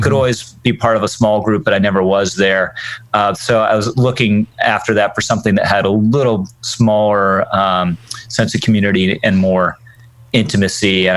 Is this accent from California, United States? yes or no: no; Virginia, United States; now in New York, United States; And then particularly when I moved to New York, I was originally from Virginia, going to Redeemer and listening to Tim Keller had a big influence on me.